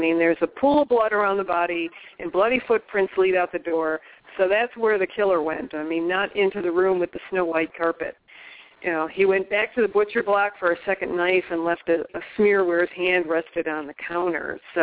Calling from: Florida, United States; I mean, I live in Florida. I should say that. I'm speaking from Florida.

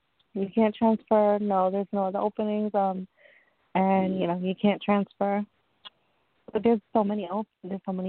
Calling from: Long Island, New York, United States

